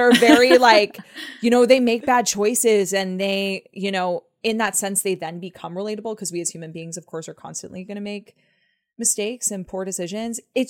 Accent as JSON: {"language": "English", "region": "Connecticut", "country": "United States", "tie": "born or raised there", "said": "Because, I mean, I grew up in Connecticut, and I definitely didn't grow up in a small town that was like Stars Hollow."}